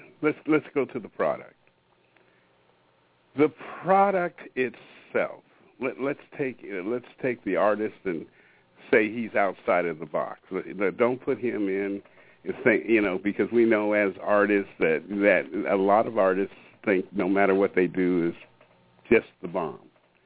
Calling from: Washington, United States; I'm calling in from Washington State, up here in the Pacific Northwest.

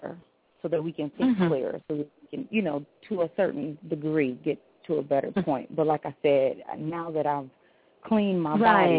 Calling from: California, United States; I'm calling from California.

